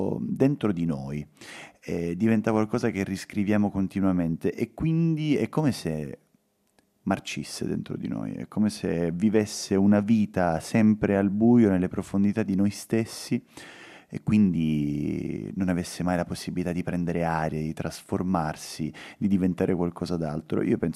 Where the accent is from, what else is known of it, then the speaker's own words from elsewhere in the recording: Catania, Sicily, Italy; Sono nato e cresciuto a Catania, che per certi versi non è assolutamente una città di provincia perché è una città grande, è una metropoli, è enorme, però per altri lo è.